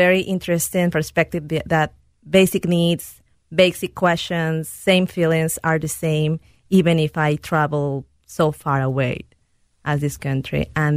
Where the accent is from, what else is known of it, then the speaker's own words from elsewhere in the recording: Peru; moved away; Peru. I am originally from Peru.